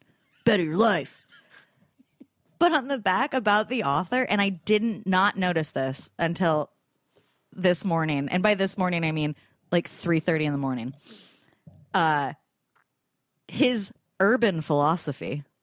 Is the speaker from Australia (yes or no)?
no; Scotland, United Kingdom; Hey, I'm Scottish, so I'm going to tell it like it is. That's my Scottish accent.